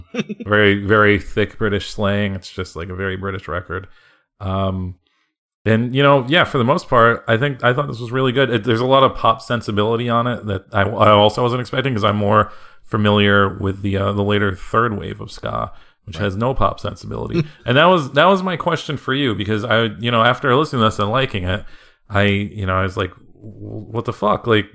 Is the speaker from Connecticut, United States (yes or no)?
yes; Connecticut, United States; because when I grew up, where I grew up in Connecticut, and the time I grew up